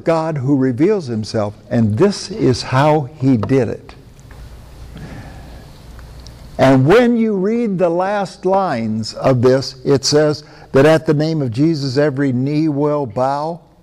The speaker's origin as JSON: {"language": "English", "region": "Iowa", "country": "United States", "tie": "born there", "said": "I was born in Iowa with a farmer named Garth."}